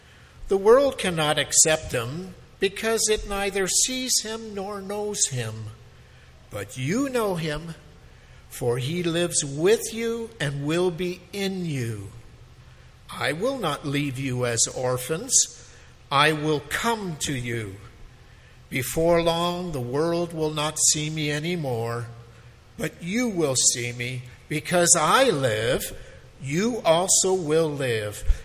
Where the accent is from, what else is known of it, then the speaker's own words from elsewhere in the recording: Promised Land, Saskatchewan, Canada; My wife was raised in Stonewall. I was raised in the Promised Land, Saskatchewan. And I came here to go to Bible College, Winnipeg Bible College.